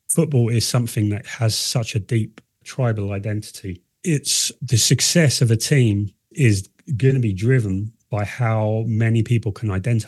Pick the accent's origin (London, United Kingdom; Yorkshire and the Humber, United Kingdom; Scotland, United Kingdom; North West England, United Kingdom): London, United Kingdom; I'm a Liverpool fan from growing up in London.